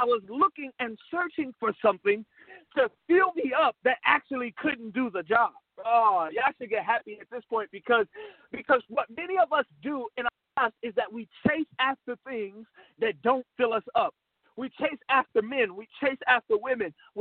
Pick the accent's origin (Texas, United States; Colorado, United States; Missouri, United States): Missouri, United States; St. Louis; because that's what I grew up on in St. Louis, Missouri. For us, Chinese food is like a staple.